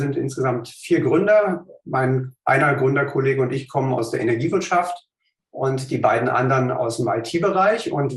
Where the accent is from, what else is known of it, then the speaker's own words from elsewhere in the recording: Berlin, Germany; Ich bin gebürtiger Berliner, habe hier in Berlin Naturwissenschaften studiert